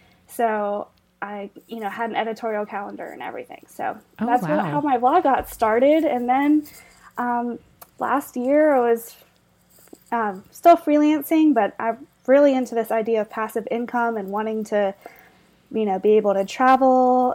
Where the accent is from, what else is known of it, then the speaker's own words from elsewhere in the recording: Charlotte, North Carolina, United States; I grew up in Charlotte, and I was always really interested in art.